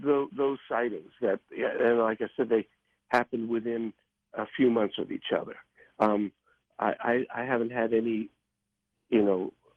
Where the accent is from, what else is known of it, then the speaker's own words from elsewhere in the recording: Brooklyn, New York, United States; I grew up in Brooklyn, but I spent my summers upstate, sort of out in the country